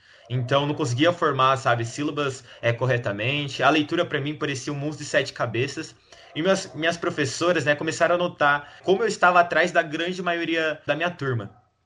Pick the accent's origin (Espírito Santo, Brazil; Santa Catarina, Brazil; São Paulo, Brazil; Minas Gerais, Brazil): São Paulo, Brazil; Suzano; eu tenho 19 anos e eu sou da cidade de Suzano, São Paulo.